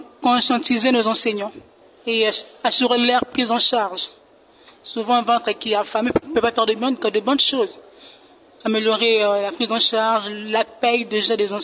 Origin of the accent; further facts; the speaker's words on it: Mongala, DR Congo; Je suis de la Mongala.